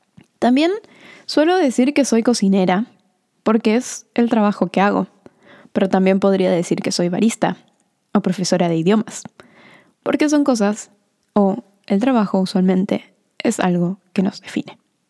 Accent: Argentina; also born or lived in Norway / Sweden / United States / Denmark; Soy argentina, ya que siento que el país en el que nacimos suele decir mucho de nosotros. Pero también puedo decir, o podría decir, Noruega, Suecia, Estados Unidos y Dinamarca, porque son países donde viví.

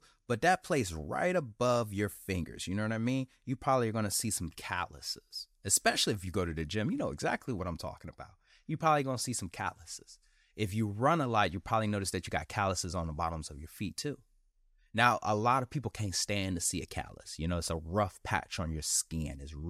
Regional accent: Detroit, Michigan, United States; this is bad, but it ain't as bad as growing up in Detroit, Michigan.

